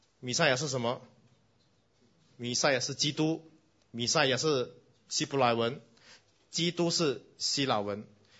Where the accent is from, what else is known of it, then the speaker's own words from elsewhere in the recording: Singapore; 我们新加坡人的话，我们的那个历史比较低一点呢，有点脱节。